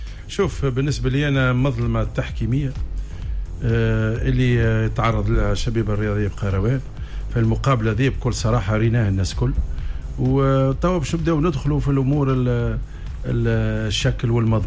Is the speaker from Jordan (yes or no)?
no; Tunisia; خبز دائم في بلدي تونس